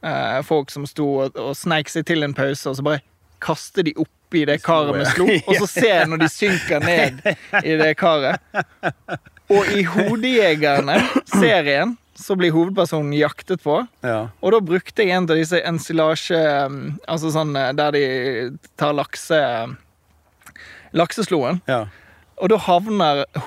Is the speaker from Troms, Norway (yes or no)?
no; Sotra, Vestland, Norway; jeg har vært freelancer siden jeg flyttet fra Oslo. Ja. Så sånn min reise har vært er at jeg vokste opp da ute på Sotra.